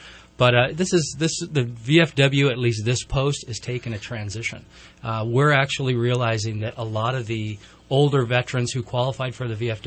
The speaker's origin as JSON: {"language": "English", "town": "Palo Cedro", "region": "California", "country": "United States", "tie": "born or raised there", "said": "I've lived here. I grew up in Palo Cedro, and so 50 plus years in the area"}